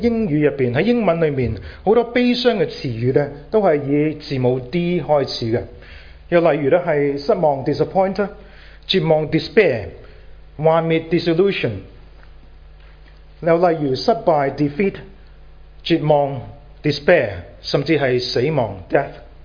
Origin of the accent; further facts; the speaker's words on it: China; 我们中国人说人生不如意事十常八九